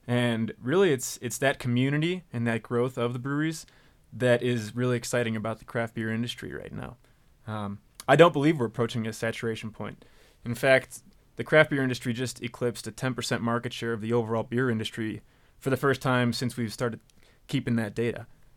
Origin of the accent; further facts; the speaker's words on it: Chicago, Illinois, United States; now in Longmont, United States; I come from Chicago, and you walk into a corner store, and you see Longmont, Colorado on bottles